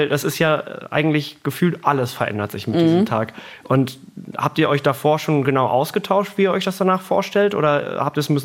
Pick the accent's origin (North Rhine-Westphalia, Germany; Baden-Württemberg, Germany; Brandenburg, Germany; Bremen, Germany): North Rhine-Westphalia, Germany; die zwei kommen aus meiner alten Heimat, aus dem Ruhrgebiet.